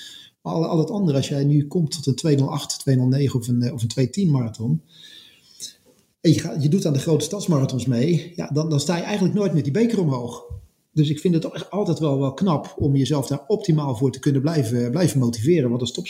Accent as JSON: {"language": "Dutch", "country": "Netherlands", "said": "als Nederlander, of als West, als zeg maar, bijna kan bijna zeggen als West-Europeaan"}